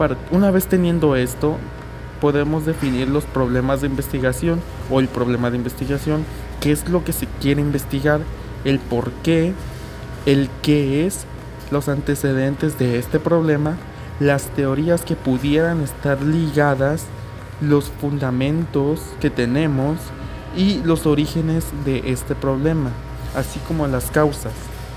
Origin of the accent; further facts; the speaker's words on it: Villahermosa, Tabasco, Mexico; estudio la licenciatura en idiomas en la OJAT, soy de Villahermosa, Tabasco